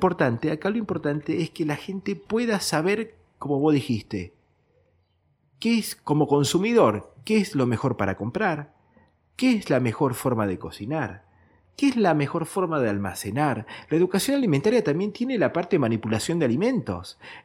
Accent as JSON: {"language": "Spanish", "country": "Argentina", "said": "Y nosotros todavía lo seguimos esperando, como argentino."}